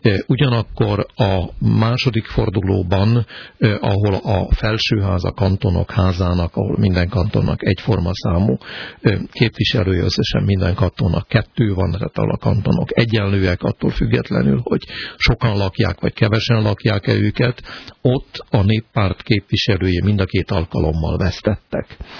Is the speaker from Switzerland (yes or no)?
yes; Switzerland; gyerekkorom óta Svájcban élek, és magam is szavaztam ezen a választáson